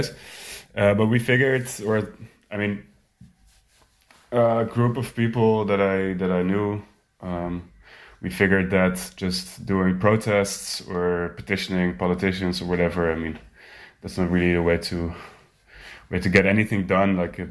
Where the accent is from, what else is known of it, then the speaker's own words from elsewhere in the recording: Amsterdam, North Holland, Netherlands; I'm from Amsterdam, born and raised here, so I'm Dutch. I'm a writer and an activist.